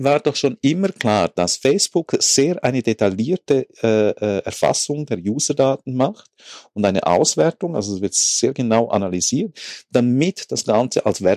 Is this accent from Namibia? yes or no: no; Switzerland; Typisches Beispiel, das wir ja dauernd als Schweizer von den Deutschen hören